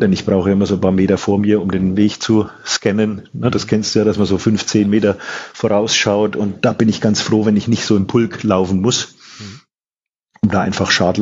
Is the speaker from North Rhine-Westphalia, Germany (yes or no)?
no; Schweinfurt, Bavaria, Germany; ich komme ja aus Franken, also direkt aus Schweinfurt